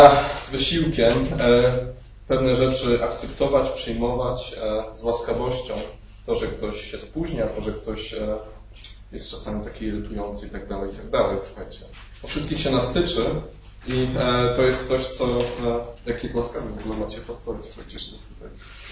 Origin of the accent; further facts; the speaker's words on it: Poznań, Greater Poland Voivodeship, Poland; ja jestem z Poznania i tam punktualnie o 10 zaczynam.